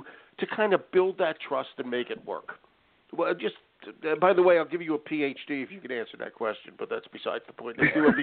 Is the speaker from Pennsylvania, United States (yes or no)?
yes; Philadelphia, Pennsylvania, United States; when I was a kid, I grew up in Philadelphia.